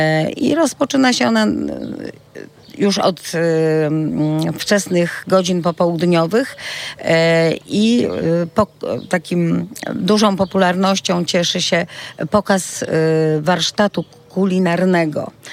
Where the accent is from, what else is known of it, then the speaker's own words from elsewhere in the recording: Pomeranian Voivodeship, Poland; Jestem Kaszubką